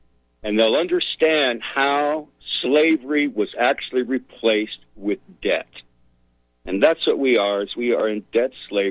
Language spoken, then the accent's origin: English; Texas, United States; I grew up in Tarrant County. You know, the county seat is Fort Worth.